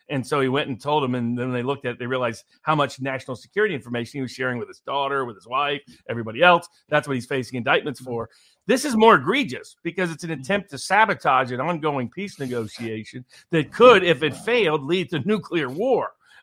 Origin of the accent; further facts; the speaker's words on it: Chattanooga, Tennessee, United States; Marjorie Taylor Greene is just south, about, you know, 20 minutes from where I grew up in Chattanooga.